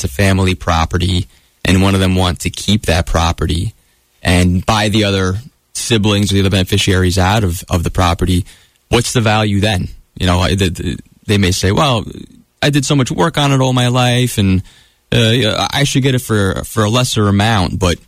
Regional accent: New York, United States; from Long Island, like I am.

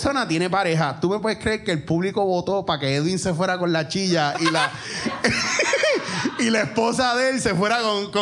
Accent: Puerto Rico; como somos como puertorriqueños

